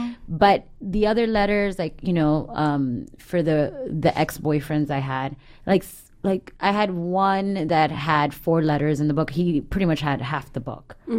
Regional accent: Miami, Florida, United States; I grew up in Miami.

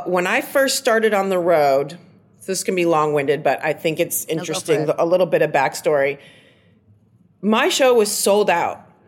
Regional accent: Trenton, Michigan, United States; because I'm from Trenton, Michigan. I'm from a place, and the expectations of me, a very working class background.

